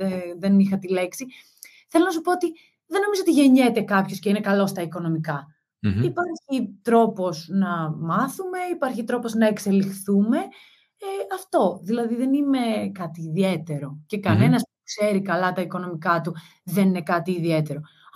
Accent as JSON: {"language": "Greek", "region": "Central Macedonia", "country": "Greece", "tie": "born or raised there", "said": "μεγαλώνοντας ένα χωριό στη Βόρεια Ελλάδα, έξω από τη Θεσσαλονίκη"}